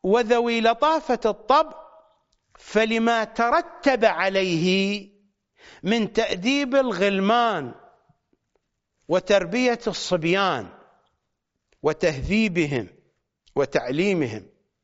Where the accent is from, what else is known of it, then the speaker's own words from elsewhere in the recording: Southern Iraq, Iraq; accent: southern Iraqi; بحسب لهجتنا الجنوبية في جنوب العراق نحن لا نقول أطفال، نسمي الأطفال في التعبير الشعبي فروخ، ولا نقول جهال مثلما يقولون في بغداد العاصمة وفي محافظات أخرى. نحن في المناطق الجنوبية